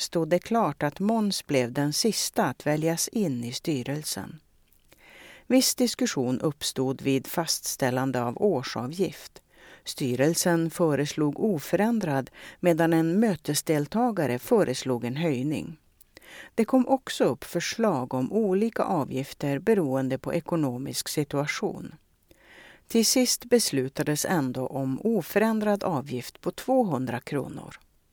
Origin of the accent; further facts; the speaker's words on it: Hämeenlinna, Kanta-Häme, Finland; Jag återvände till min hemort Tavastehus för att gå högstadiet och gymnasiet.